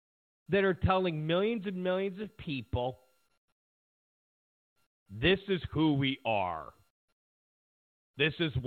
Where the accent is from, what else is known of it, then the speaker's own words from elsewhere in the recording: Rochester, New York, United States; I'm from Rochester, New York.